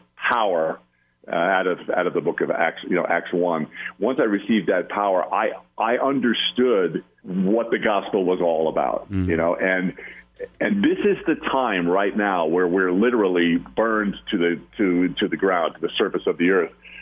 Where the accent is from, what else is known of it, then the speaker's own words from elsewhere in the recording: New York, United States; now in Los Angeles, United States; But you know, I'm from Long Island, but we live in Los Angeles